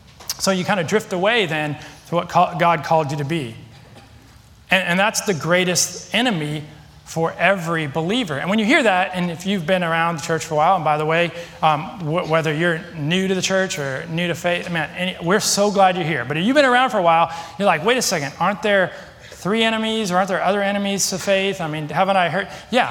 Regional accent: Seattle, Washington, United States; I've always lived near the ocean. I'm from Seattle, but that water's cold.

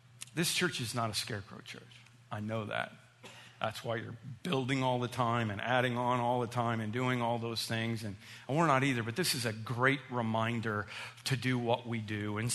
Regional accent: Illinois, United States; Remember, I'm from Illinois, not Colorado, okay?

